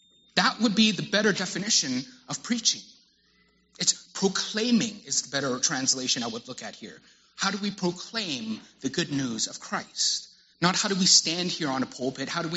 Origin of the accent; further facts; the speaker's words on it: Texas, United States; I don't know if it's because I'm Texan.